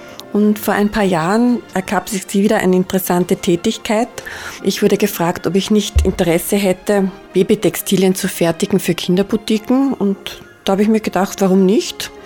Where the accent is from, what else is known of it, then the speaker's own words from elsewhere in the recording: Dröberswinkel, Austria; Und ich bin aus Dröberswinkel